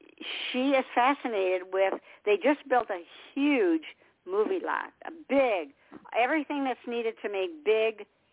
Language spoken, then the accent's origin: English; Detroit, Michigan, United States; I was just born in Detroit, born and raised in Detroit, and stayed there. Then moved to a little suburb, stayed there and I've been here 20 years, 21 years actually, because my son moved down to South Carolina, and I go where he goes.